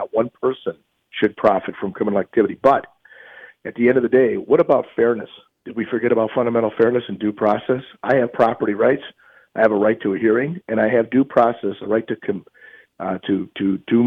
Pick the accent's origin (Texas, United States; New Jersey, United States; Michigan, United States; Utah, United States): Michigan, United States; I grew up homegrown in Macomb, lived here all my life, made my roots here and, you know, solidified them.